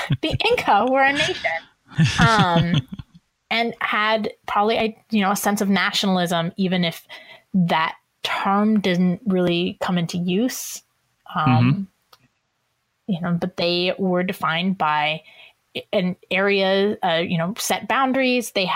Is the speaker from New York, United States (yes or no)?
no; Iowa, United States; even in my own household, I'm from Iowa and my husband is from Minnesota.